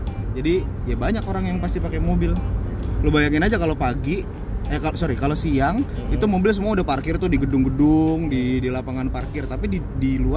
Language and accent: Indonesian; Jakarta, Indonesia; Dari kecil, dari sebelum lagi dibikinnya juga di Jakarta.